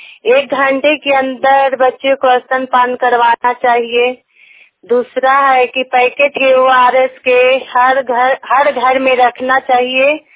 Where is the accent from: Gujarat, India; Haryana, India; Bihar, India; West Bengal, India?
Bihar, India; Nagarnausa; और नगर नौता के रहने वाली हूँ। मेरा प्रखंड नगर नौता जिला ललंदा है